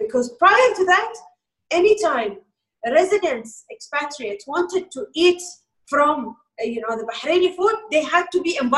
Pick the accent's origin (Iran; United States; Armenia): Iran; I grew up in farms in Iran, where my mom, my late mom, came from.